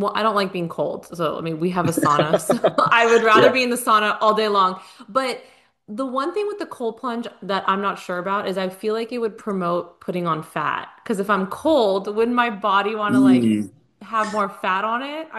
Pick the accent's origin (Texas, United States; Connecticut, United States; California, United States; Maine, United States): California, United States; We're from California, so obviously we're not used to cold.